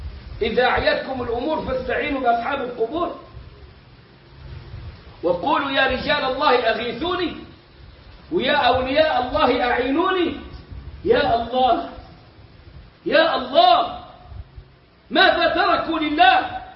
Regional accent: Egypt; واحنا كمصريين تعودنا على الحلف بغير الله. بقول كمصريين انا، مع انه ممكن اعمم بس بتكلم عننا

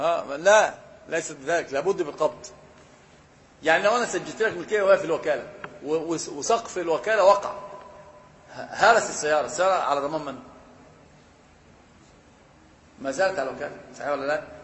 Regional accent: Egypt; احنا عندنا في مصر الاخ اللي متزوج مثلا يكون متهور جدا

